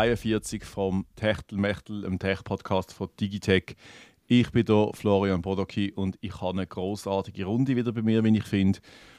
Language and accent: German; Burgdorf, Bern, Switzerland; Im Emmental, ich bin ja in Burgdorf aufgewachsen, dort gibt es das schon noch.